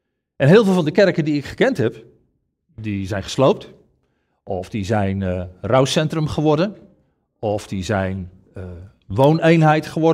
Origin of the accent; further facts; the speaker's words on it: Rotterdam, South Holland, Netherlands; Ik ben een Rotterdammer, geboren en getogen in Rotterdam. En als ik terugdenk aan mijn vroege jaren, zowel in Rotterdam-Noord als in Rotterdam-Zuid